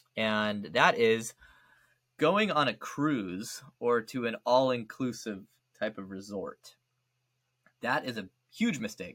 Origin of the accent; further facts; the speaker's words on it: United States; I got a lot of love in Ukraine by being American.